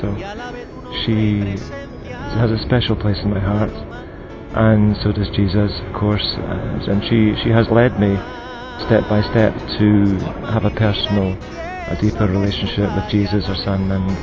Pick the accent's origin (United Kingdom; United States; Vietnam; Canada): United Kingdom; Scotland; I'm from Scotland.